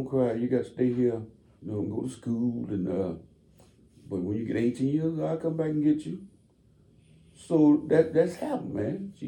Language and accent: English; Mississippi, United States; When I grew up down in Mississippi, you know, I lost my dad, my mom and my dad met each other.